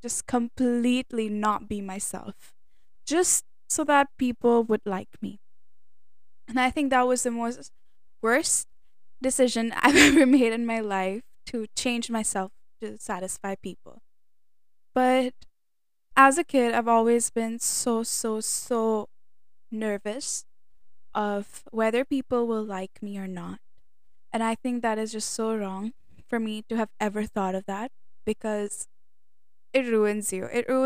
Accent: India; Being an Indian

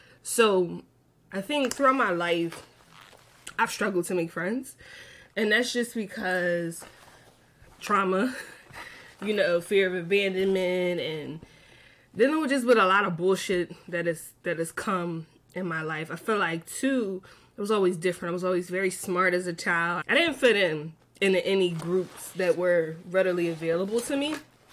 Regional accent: United States; I think actually because Barfina is from Turkey, I am from the United States.

